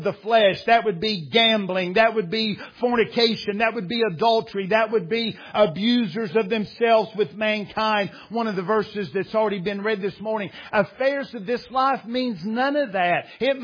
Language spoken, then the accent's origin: English; United States; I am an American. I do live in this country. I pay taxes.